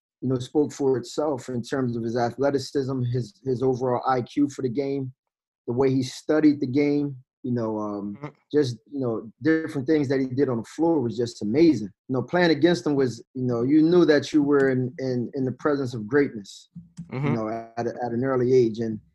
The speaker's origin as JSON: {"language": "English", "town": "Chester", "country": "United States", "tie": "born or raised there", "said": "I think growing up in Chester, it's a pretty tough town."}